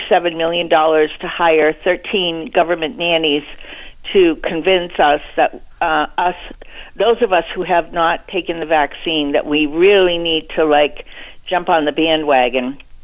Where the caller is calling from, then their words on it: New Hampshire, United States; I'm calling from New Hampshire.